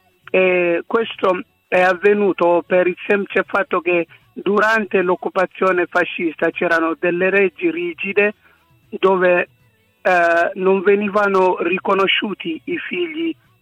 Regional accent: Asmara, Maekel, Eritrea; io sono nato e cresciuto ad Asmara da un padre italo-eritreo, per precisione sardo-eritreo, e mia madre di origini del Tigray, della città

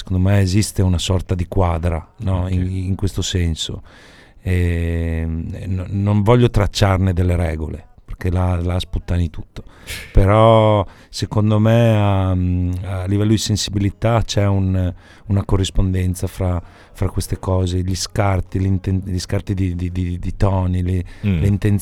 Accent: Veneto, Italy; Quindi in realtà mi sento un piede di qua, un piede di là. Ovviamente sono vissuto e cresciuto in Veneto, anche se col Molise ho veramente un rapporto vivo.

